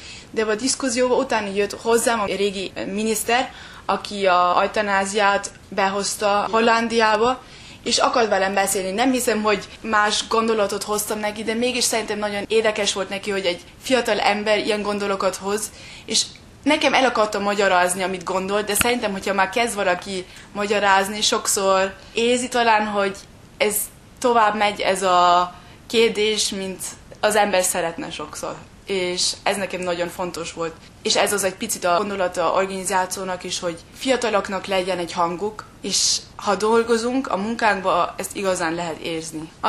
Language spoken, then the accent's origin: Hungarian; Vienna, Austria; born there; Beszélek magyarul azáltal, hogy a anyukám, meg a családja Magyarországból jön. Bécsbe születtem, 24 éves vagyok.